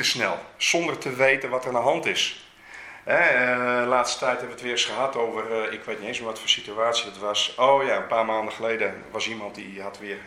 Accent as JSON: {"language": "Dutch", "town": "Leeuwarden", "region": "Friesland", "country": "Netherlands", "tie": "born or raised there", "said": "Ik kom uit Leeuwarden, ik ben er geboren getogen."}